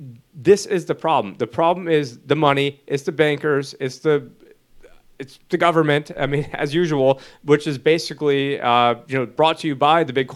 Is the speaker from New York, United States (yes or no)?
yes; New York, United States; But I guess I'm a millennial from New York who went to a liberal arts college